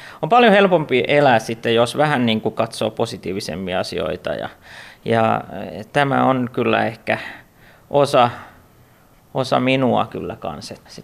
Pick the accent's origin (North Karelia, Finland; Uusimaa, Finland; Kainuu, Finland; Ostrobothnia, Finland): Ostrobothnia, Finland; Malax; olen Maalahdesta, joka on Vaasasta vähän etelään ja asun siellä avovaimon ja kahden lapsen kanssa